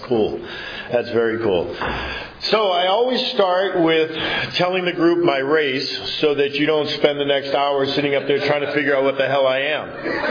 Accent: Somerville, Massachusetts, United States; born there; And so I was born in Somerville Hospital

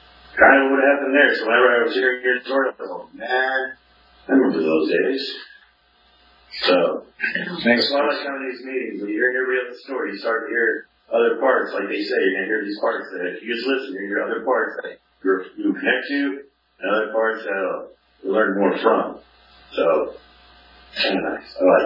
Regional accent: California, United States; I'm from California.

